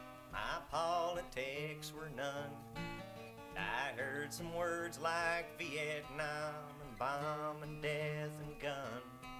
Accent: Ohio, United States; I was pouring metal at a factory out in southwestern Ohio near my hometown.

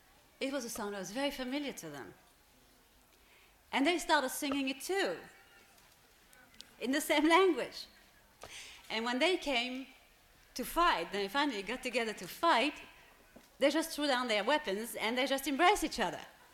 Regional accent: Brittany, France; I am from Brittany. That's the very western part of France. It's the closest to here on the map.

